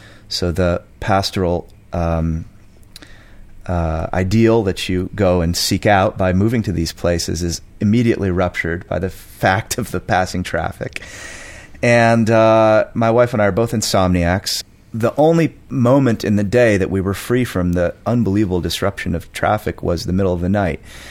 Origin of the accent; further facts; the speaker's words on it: Vermont, United States; You know, I grew up in Vermont, very northern Vermont.